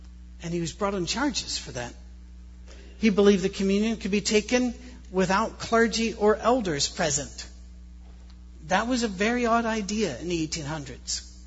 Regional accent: Scotland, United Kingdom; If your mother is Irish and your father is Scottish, like mine, you're not Scots-Irish. You know, I'm Scottish with an Irish mother, is the way it's said.

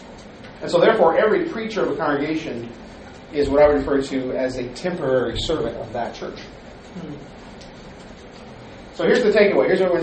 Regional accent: Seattle, Washington, United States; also born or lived in Detroit area, United States / Portland, United States; Prior to that, I preached for 15 years at the church that I grew up in Seattle, and so that's the church I'm back at now.

